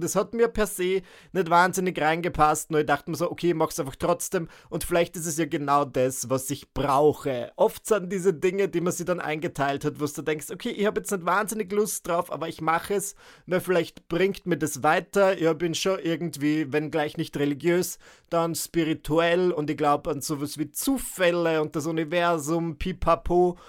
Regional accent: Burgenland, Austria; sondern ins Burgenland. Zurück dorthin, wo ich herkomme.

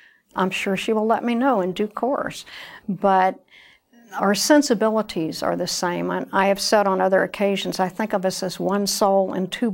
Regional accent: Louisville, Kentucky, United States; born there; I was born in Louisville, Kentucky.

